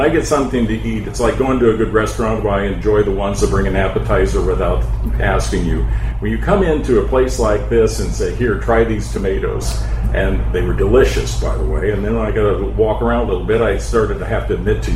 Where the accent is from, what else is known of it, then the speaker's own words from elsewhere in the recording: Illinois, United States; I grew up in the Midwest, too. I grew up on a farm in Illinois.